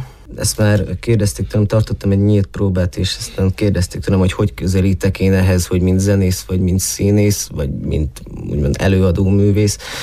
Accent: Szabolcs-Szatmár-Bereg, Hungary; now in Romania; A határ túlfeléről, Magyarországról, Fehérgyarmatról, pontosabban mellette egy kis faluból. Ez Szatmár-Németitől 40 kilométerre van a határ mellett.

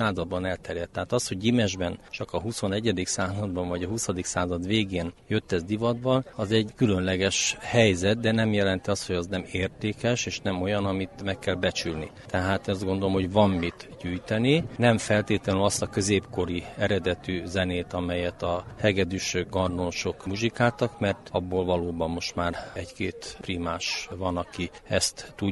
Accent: Budapest, Hungary; Budapestről jöttem.

